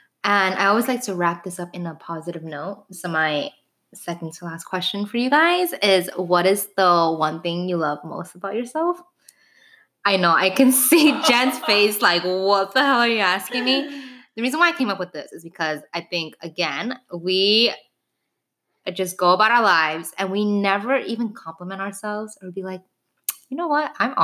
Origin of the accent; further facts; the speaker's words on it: New York City, New York, United States; I grew up in the Lower East Side, and that's like the best neighborhood, but also like so chaotic. It was like where all the bars are at.